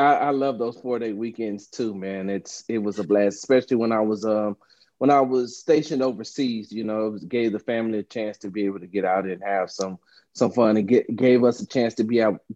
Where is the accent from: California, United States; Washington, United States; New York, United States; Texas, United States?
Texas, United States; just like I'm proud to be from Texas, I'm proud to be from America.